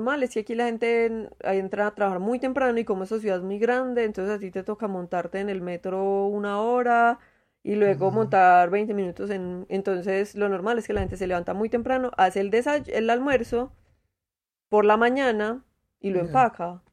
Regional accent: Colombia; Ay, sí, yo soy colombiana, perdón.

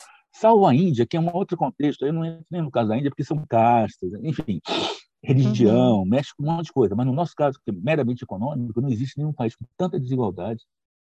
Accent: Rio de Janeiro, Brazil; moved away; eu sou carioca, mas já não moro no Rio há muito tempo.

